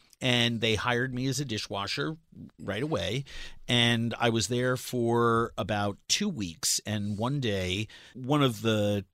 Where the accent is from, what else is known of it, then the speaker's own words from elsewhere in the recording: New York City, New York, United States; I'm a culinarian from New York City, and I have this company